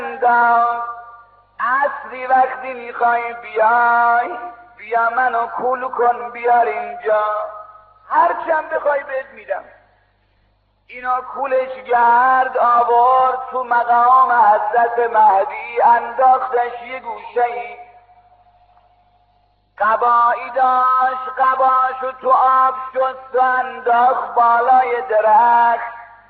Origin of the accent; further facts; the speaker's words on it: Kashan, Isfahan, Iran; من از ایرانم. فرمود از کدوم شهری؟ گفتم از شهر کاشانم. گفت از کدوم محله؟ گفتم محله سلطان میرحمدم.